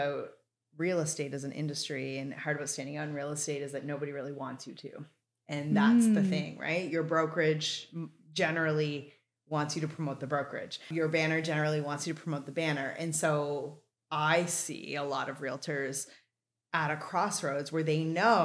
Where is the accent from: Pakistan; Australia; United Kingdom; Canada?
Canada; Shediac, New Brunswick; Except I come from Shediac, New Brunswick, which is the lobster capital of the world.